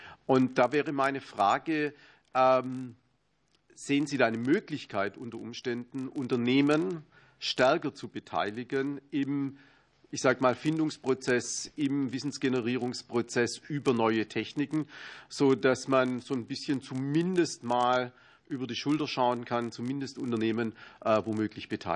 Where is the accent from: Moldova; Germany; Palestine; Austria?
Germany; Baden-Württemberg; Das ist bei uns in Baden-Württemberg auch schon lange immer ein Thema gewesen